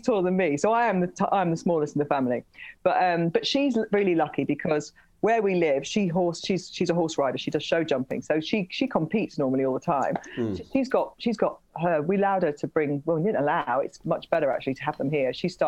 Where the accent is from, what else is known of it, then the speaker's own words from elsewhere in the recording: Leeds, Yorkshire and the Humber, United Kingdom; But I'm from Leeds. I'm from a city. I didn't ride horses, right?